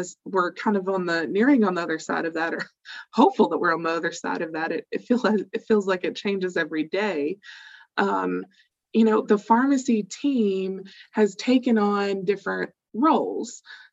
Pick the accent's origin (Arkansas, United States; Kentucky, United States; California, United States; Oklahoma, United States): Arkansas, United States; You know, Doug, you started off this call with a woo pig suey because I'm from Arkansas.